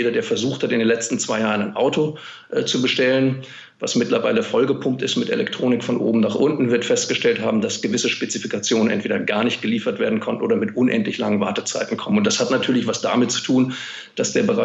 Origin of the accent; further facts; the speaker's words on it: Germany; jedenfalls in Deutschland, wo ich herkomme, wie Sie unschwer in meinem Akzent hören können